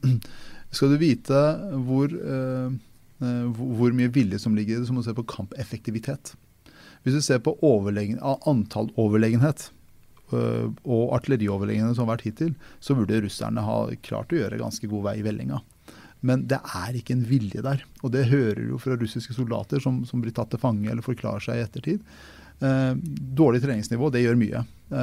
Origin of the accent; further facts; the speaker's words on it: Porsgrunn, Telemark, Norway; Jeg kan ta eksempler fra min hjemby i Porsgrunn og Skien